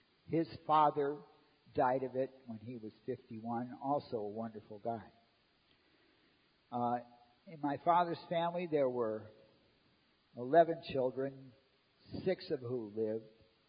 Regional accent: Cleveland, Ohio, United States; I grew up in Cleveland, Ohio, in a Polish, Irish, Italian neighborhood. There's a bar on every corner.

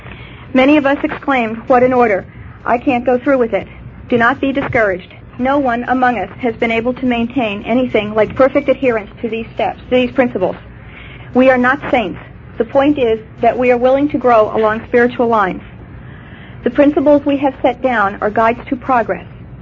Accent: Irvine, California, United States; I'm from Irvine, California, and my sobriety date is 9/27/77.

